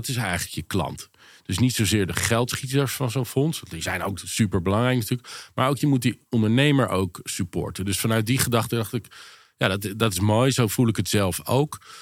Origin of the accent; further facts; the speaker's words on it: Westland, South Holland, Netherlands; moved away as an adult; also born or lived in Zeist; Ik ben in het Westland opgegroeid. Toen een tijdje omgeving Zeist gewoond. Dus op zich tot mijn 18e gewoon in Nederland gebleven. Mijn ouders verhuisden naar Amerika.